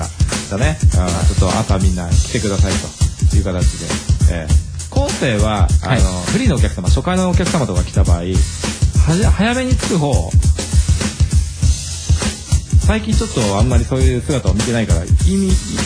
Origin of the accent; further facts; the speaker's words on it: Saitama, Japan; あの俺がほら埼玉出身で